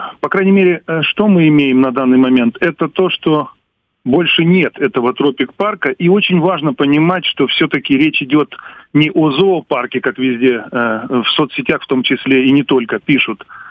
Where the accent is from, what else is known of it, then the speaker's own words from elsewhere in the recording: Yevpatoria, Crimea, Ukraine; поскольку я коренной евпаториец, я родился здесь